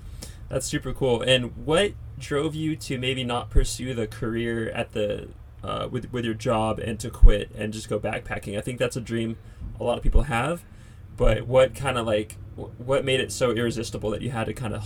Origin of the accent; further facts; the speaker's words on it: California, United States; So yeah, I'm from Ventura County, love Santa Barbara.